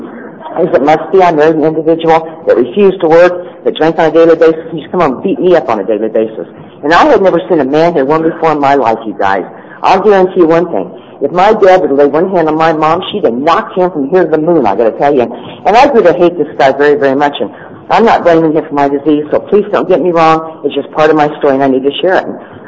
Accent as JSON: {"language": "English", "region": "Nebraska", "country": "United States", "tie": "born or raised there"}